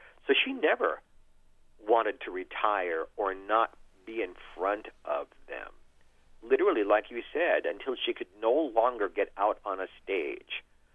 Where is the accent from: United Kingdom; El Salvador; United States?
United States; Baltimore, Maryland; also born or lived in New York; I've been lucky. I've growing up in Baltimore and New York, I've seen hundreds of famous people perform live.